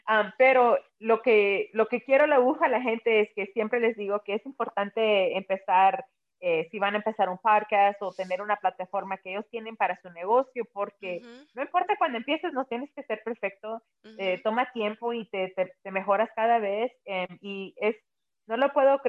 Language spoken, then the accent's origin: Spanish; El Salvador; now in United States; yo soy de El Salvador